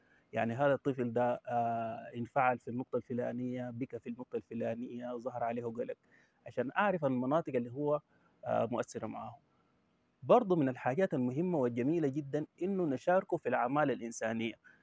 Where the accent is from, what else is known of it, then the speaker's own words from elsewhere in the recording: Sudan; احنا كسودانيين عندنا أشكال وقبائل وحاجات كثيرة مختلفة